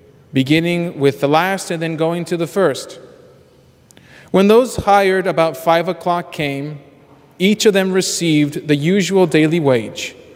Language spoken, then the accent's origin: English; Reynosa, Tamaulipas, Mexico; now in United States; Growing up in Reynosa, Mexico